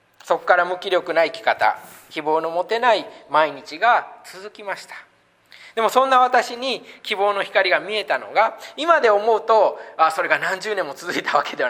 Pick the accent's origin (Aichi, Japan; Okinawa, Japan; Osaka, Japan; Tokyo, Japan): Osaka, Japan; 日本で生まれ、日本語を話し、日本の教育を受ける。